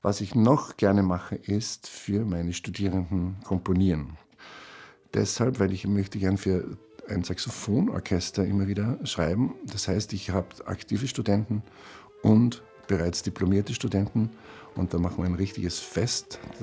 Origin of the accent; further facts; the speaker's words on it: Upper Austria, Austria; ich komme aus Oberösterreich